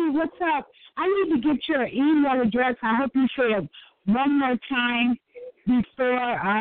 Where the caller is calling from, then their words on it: Illinois, United States; calling from Illinois.